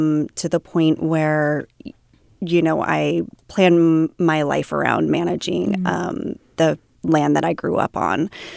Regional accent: Placerville, California, United States; Well, I grew up in Placerville and moved away for many years and moved back 7 years ago.

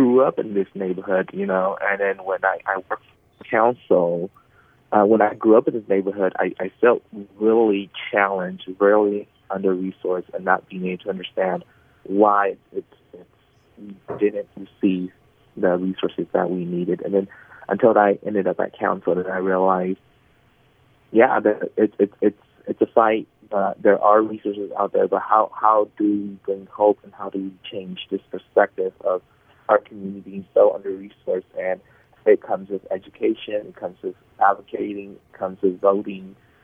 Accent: Sacramento, California, United States; so I grew up in North Sacramento. So we get the best of two Sacramentos sharing our perspectives of Hmong millennials growing up and navigating Sacramento

